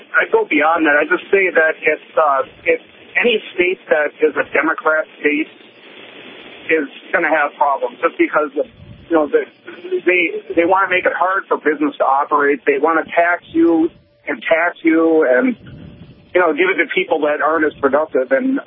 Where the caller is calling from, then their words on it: Williston, North Dakota, United States; Williston.